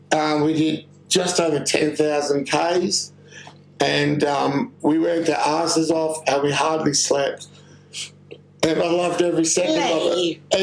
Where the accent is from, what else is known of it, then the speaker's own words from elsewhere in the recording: Perth, Western Australia, Australia; We're from Perth. We're from Western Australia. We just got colour TV 2 years ago.